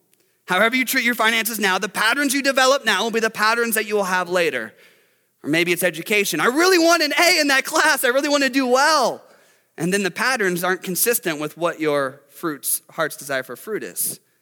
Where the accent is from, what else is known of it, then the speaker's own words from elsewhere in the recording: Detroit, Michigan, United States; We're from Detroit, our football team's horrible.